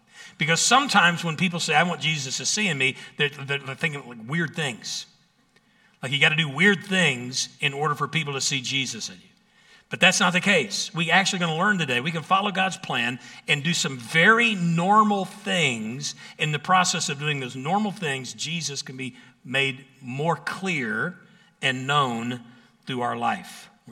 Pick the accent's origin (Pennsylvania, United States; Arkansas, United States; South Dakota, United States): Arkansas, United States; In my hometown in Arkansas, the population tripled overnight with people coming in to view the eclipse from that particular location.